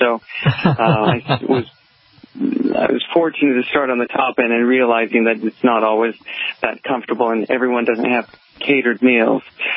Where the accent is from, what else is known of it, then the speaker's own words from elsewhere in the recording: Bellevue, Washington, United States; And I grew up in the Bellevue area, which is sort of affluent in the sense that there are many people that have collections and so forth.